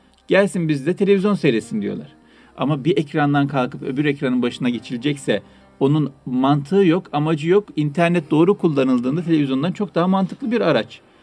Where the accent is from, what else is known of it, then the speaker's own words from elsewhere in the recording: Istanbul, Turkey; born there; Bendeniz İstanbul Üsküdar doğumluyum. Ama aslen Karadenizliyiz.